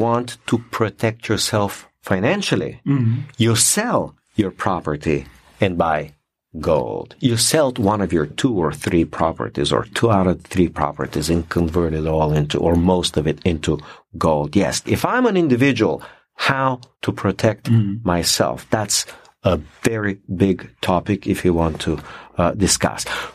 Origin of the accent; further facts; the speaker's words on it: Bulgaria; English is a second language; I've been calculating in my home country, Bulgaria